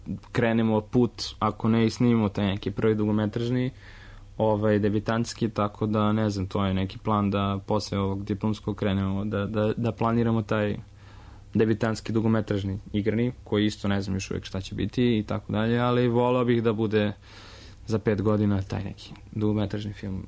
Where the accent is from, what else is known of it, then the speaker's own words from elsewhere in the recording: Zemun, Belgrade, Serbia; ja sam iz Zemuna